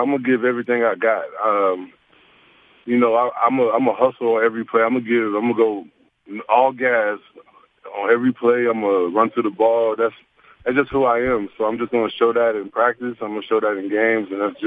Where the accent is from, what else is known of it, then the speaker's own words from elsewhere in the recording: Austin, Texas, United States; You know, I grew up in Austin, so I kind of, you know, everyone was UT fans